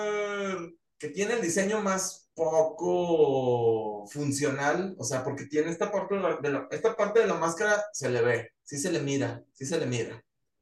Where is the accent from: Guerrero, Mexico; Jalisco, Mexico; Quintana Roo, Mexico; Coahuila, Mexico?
Coahuila, Mexico; Soy chilango honorario y soy lagunero de nación.